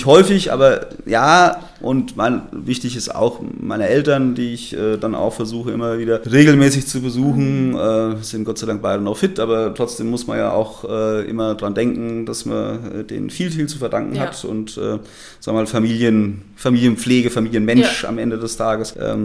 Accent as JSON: {"language": "German", "region": "Hesse", "country": "Germany", "tie": "born or raised there", "said": "Bin ja dort geboren im Taunus"}